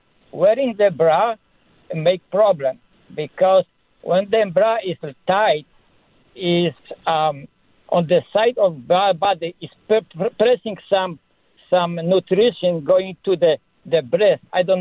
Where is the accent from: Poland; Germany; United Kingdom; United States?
Poland; English is a second language; now in Canada; I'm from Ontario here, originally from Poland.